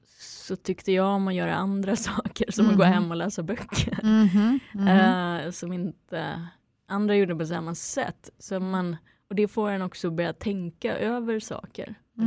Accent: Luleå, Norrbotten County, Sweden; jag växte upp i Luleå med vanlig kärnfamilj som var väldigt normal och trevlig och fin.

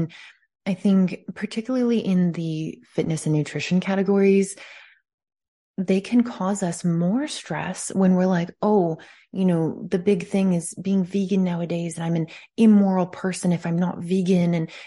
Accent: California, United States; I don't know if it's because I grew up in California or if just because I work indoors.

